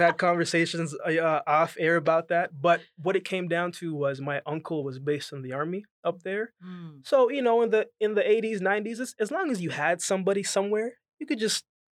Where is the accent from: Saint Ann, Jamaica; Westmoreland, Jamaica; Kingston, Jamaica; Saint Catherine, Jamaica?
Westmoreland, Jamaica; Negril; I was born in Jamaica, Save Lamar, Jamaica, but I grew up between Westmoreland and Negril. So I spent a lot of time with my grandparents